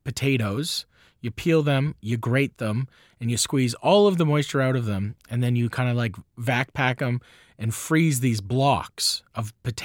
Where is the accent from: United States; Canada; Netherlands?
Canada; the Maritimes; And I grew up, I'm from the Maritimes and we had every Christmas Eve, we've had the same meal my entire life.